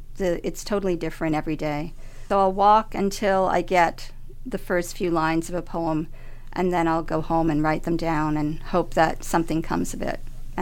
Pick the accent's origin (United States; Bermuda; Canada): Bermuda; I grew up in Bermuda. I was born in Bermuda. My father was fifth generation Bermudian. His great-great-grandfather came over on the Golden Rule from Madeira in 1848.